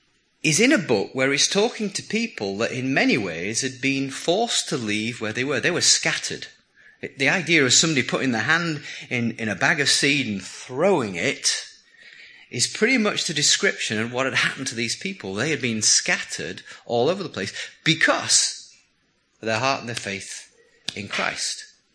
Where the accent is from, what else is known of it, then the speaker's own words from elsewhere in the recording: England, United Kingdom; Now that's because I'm English, which is a great problem in many ways.